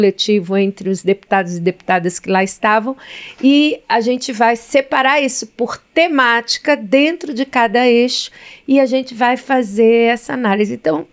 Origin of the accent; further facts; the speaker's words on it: Bahia, Brazil; na região Nordeste, que é a região que eu represento, né, eu sou da Bahia